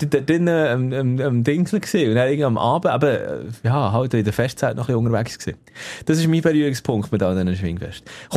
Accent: Bern, Switzerland; Genau, es ist an meinem Heimatort, also dort, wo ich aufgewachsen bin.

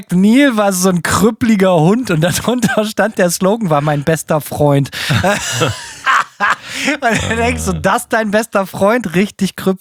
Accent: Bremen, Germany

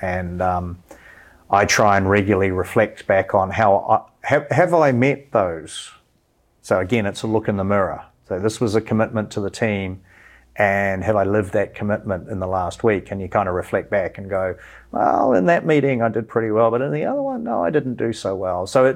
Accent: New Zealand; growing up in New Zealand, which is not a small country, but a small population, far, far away from the rest of the world

